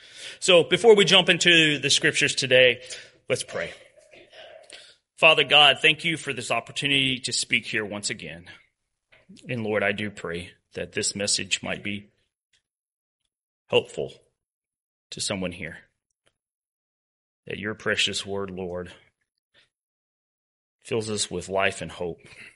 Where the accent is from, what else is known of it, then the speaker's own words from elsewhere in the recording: Kentucky, United States; I grew up in Kentucky, and as a little boy in many small country churches